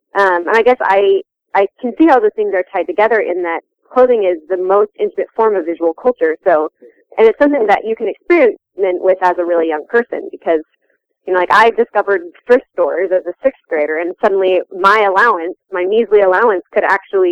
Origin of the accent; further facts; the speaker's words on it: Manila, Metro Manila, Philippines; Yeah, so I moved to Manila, Philippines, with my parents when I turned about 3 years old, and they were moving there as missionaries. So I grew up in a really international community